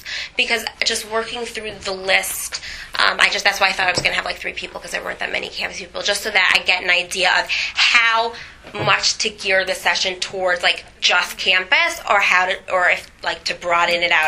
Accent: South Bend, Indiana, United States; now in Baltimore, United States; I am originally from South Bend, Indiana, so I didn't know that there was a word Kirov. It was just what everybody did. 10 years ago, I moved to Baltimore, Maryland when I got married.

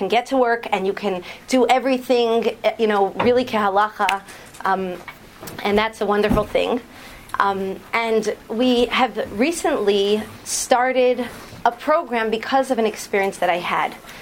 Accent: New Haven, Connecticut, United States; I'm from New Haven, Connecticut.

